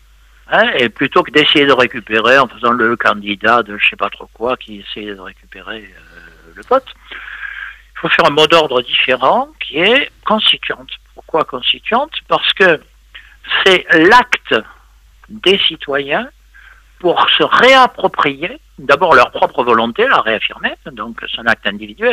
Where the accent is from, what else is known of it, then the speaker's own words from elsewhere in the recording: Marseille, Provence-Alpes-Côte d'Azur, France; moi, je suis Marseillais, je suis resté Marseillais de cœur, alors vous voyez.